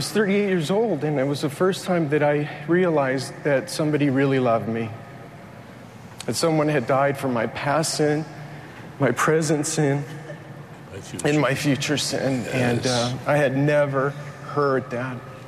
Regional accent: United States; also born or lived in Cuba; We came to this country in the pursuit of the American dream, and I grew up not in the church

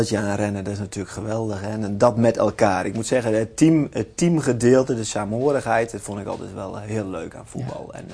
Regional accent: Rouveen, Overijssel, Netherlands; En zo zag mijn jeugd eruit in Rovheen.

